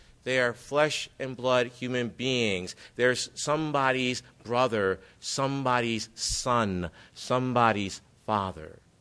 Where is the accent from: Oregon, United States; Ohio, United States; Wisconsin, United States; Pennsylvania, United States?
Wisconsin, United States; Milwaukee; Dontre Hamilton, killed April 13th of 2014 in Milwaukee, Wisconsin, my hometown, at the age of 31.